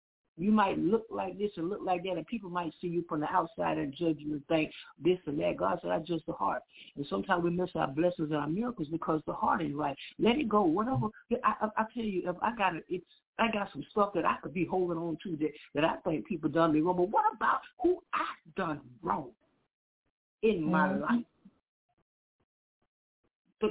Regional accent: Florida, United States; she really didn't know that I was from Broward and I was out here hiding out like Jonah

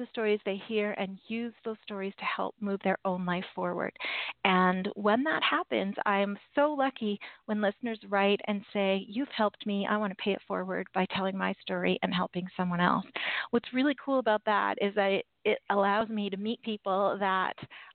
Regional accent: Canada; because yes, I am Canadian

